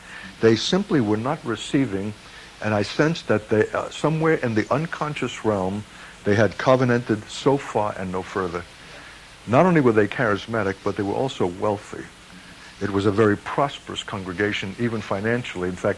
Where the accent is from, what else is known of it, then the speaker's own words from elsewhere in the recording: New York, United States; I'm a New Yorker, Frank.